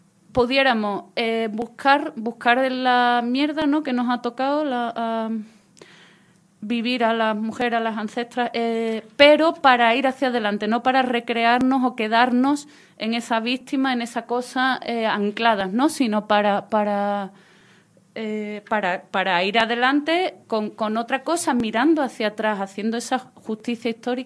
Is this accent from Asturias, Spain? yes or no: no; Ayamonte, Andalusia, Spain; Sí, yo soy de la Isla Canela, de la aldea de Punta del Mora, en la Isla Canela, en Ayamonte, en la frontera con Portugal.